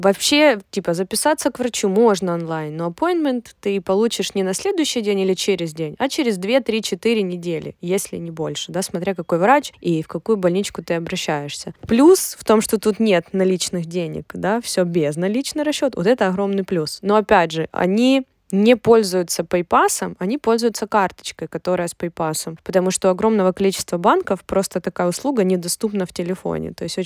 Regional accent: Ukraine; если мы из Украины, то мы как бы умеем тоже, пользоваться интернетом, мы умеем разговаривать на многих языках

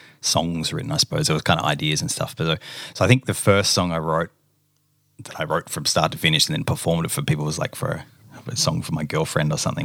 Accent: Melbourne, Victoria, Australia; I grew up in Melbourne, Victoria, Australia.

